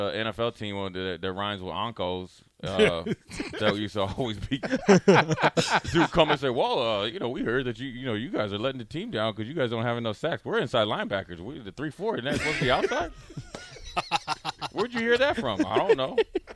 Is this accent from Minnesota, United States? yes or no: yes; Minnesota, United States; I'm like, yeah, man, you know, I'm from Minnesota.